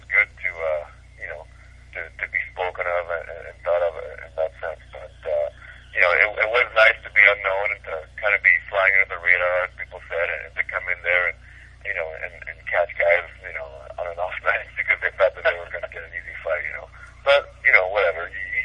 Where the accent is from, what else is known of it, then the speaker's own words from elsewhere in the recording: Vancouver, British Columbia, Canada; I grew up in Vancouver since I was 11 years old